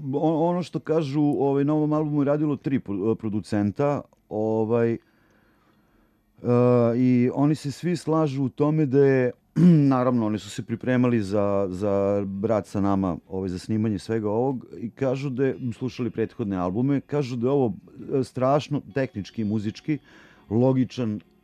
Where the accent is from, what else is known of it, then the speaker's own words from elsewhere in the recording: Smederevska Palanka, Šumadija and Western Serbia, Serbia; pa onda u Smederevskoj Palanci u mom rodnom gradu